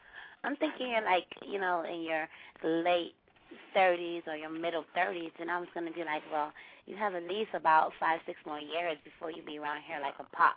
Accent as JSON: {"language": "English", "country": "Bahamas", "said": "I'm originally from the Bahamas. My mom is Jamaican. My father's from Trinidad."}